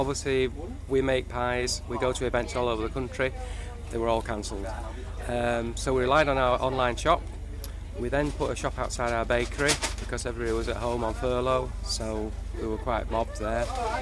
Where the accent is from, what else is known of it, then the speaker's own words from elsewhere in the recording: Halifax, Yorkshire and the Humber, United Kingdom; now in Lincolnshire, United Kingdom; I am originally from Yorkshire, Halifax.